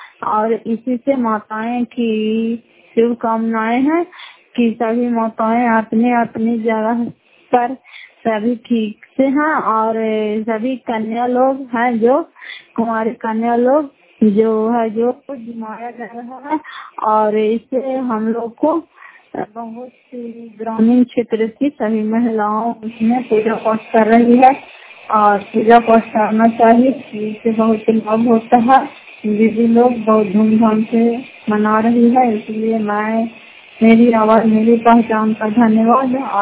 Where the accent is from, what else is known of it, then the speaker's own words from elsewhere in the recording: Fatehpur, Bihar, India; घर फतेहपुर, पंचायत मकरौता, जिला नालंदा, करातस ट्राइबल की निवासी हूँ।